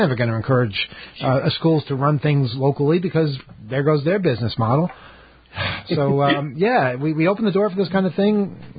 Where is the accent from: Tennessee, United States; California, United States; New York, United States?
New York, United States; Queens; I grew up in Queens, too.